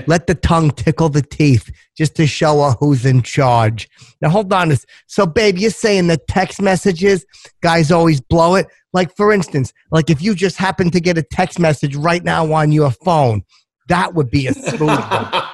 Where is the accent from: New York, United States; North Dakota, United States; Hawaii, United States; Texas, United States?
New York, United States; Schenectady; Yeah, you know, I'm not from Brooklyn. I'm from up in Schenectady, but I understand the Brooklyn way.